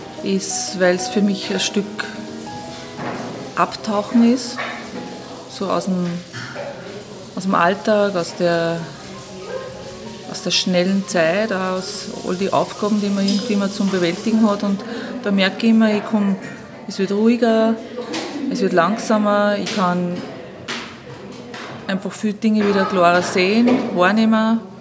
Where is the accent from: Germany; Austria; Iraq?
Austria; Haag am Hausruck, Upper Austria; ich komme aus der Gegend von Haag am Hausruck